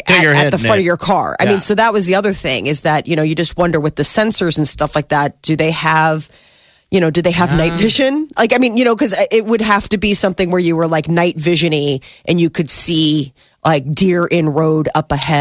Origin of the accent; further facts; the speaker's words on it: Omaha, Nebraska, United States; accent: West Omaha; Maybe you're hearing my West Omaha accent. My friends over here think I got a little bit of an accent.